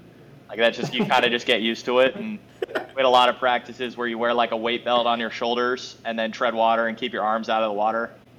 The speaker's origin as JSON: {"language": "English", "town": "Tacoma", "region": "Washington", "country": "United States", "also_born_or_lived": "Gig Harbor", "said": "I am. I'm from Tacoma, Gig Harbor."}